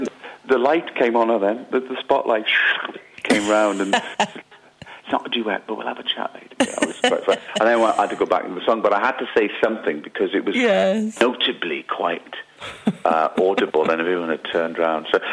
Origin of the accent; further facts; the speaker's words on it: Wales, United Kingdom; So the Celts are coming out, because Joe's Scottish, I'm Welsh, and Michael's Welsh.